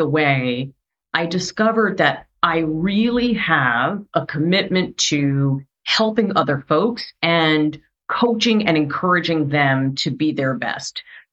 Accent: New York, United States; accent: Brooklyn; also born or lived in Brooklyn; So I grew up, I was born in Brooklyn, which, you know, if you hear me speak, you can probably tell. Just I've had to work over time to slow it down, Kara, because, you know, coming from New York, you're naturally super fast. So grew up in the suburbs.

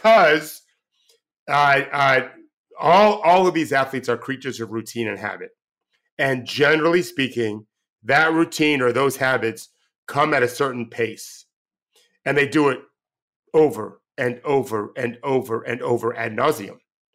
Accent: Indiana, United States; They were friends. We're from Indiana.

